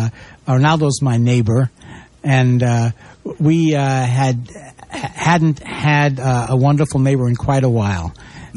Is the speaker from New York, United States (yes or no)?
yes; New York, United States; I am from Brooklyn.